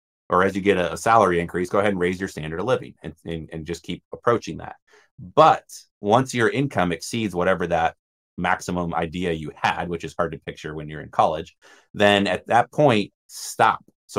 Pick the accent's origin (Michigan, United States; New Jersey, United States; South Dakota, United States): Michigan, United States; I'm 20-year-old college kid in small town Indiana. I grew up in Michigan. My parents were, we were middle class.